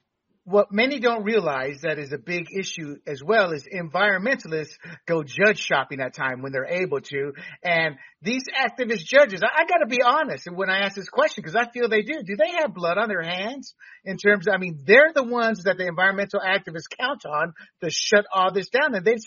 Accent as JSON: {"language": "English", "region": "California", "country": "United States", "said": "as a Californian, all three of us, we've dealt with this for decades."}